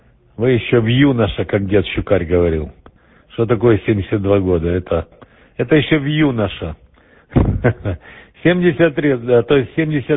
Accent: Berdyansk, Zaporizhzhia Oblast, Ukraine; Но сам я из Бердянска на Азовском море.

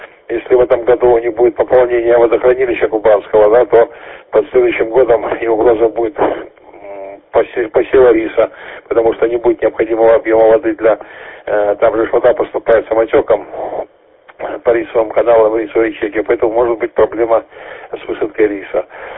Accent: Krasnodar, Krasnodar Krai, Russia; Я из Краснодара.

